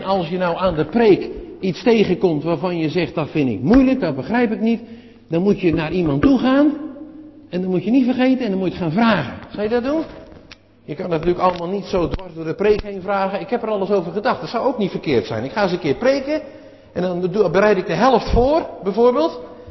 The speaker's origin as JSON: {"language": "Dutch", "town": "Pernis", "region": "South Holland", "country": "Netherlands", "tie": "born or raised there", "said": "ik ben een jongen van de Maas. Ik ben opgegroeid, geboren in het kleine dorpje Pernis en dat ligt aan de Maas. Dus ik heb heel wat aan de Madroel, zo heet dat bij ons, de Maaskant, gespeeld en later ook gewandeld, gelopen."}